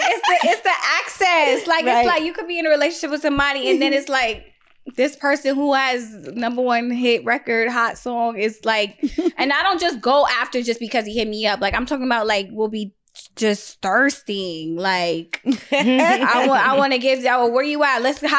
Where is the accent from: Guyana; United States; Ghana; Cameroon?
Guyana; But we're mixed though. We're from Guyana. So it's like a melting pot.